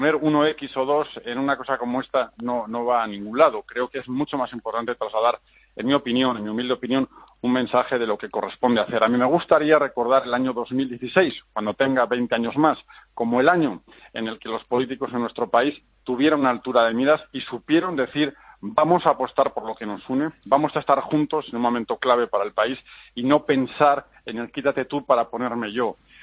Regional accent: Basque Country, Spain; de mi tierra, de Euskadi

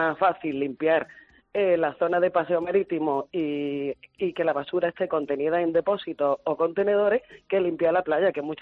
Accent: Málaga, Andalusia, Spain; como malagueña y usuaria de la playa

